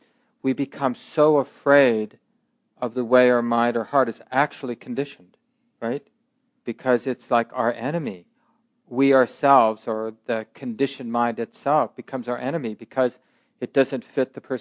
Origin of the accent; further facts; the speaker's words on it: Minneapolis, Minnesota, United States; I grew up in North Minneapolis, but where I grew up, and at the time I grew up, it was a very provincial place, very homogeneous place